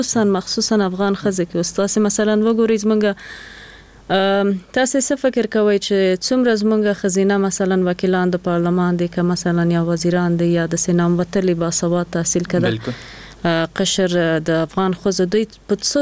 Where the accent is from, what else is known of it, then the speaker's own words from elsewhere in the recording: Jalalabad, Nangarhar, Afghanistan; مونږ خو د جلال آباد یو